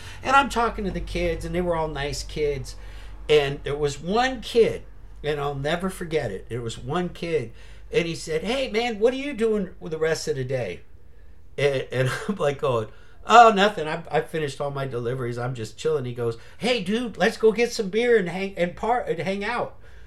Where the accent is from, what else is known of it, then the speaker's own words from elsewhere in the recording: San Francisco, California, United States; there's no public transportation like when I grew up in San Francisco.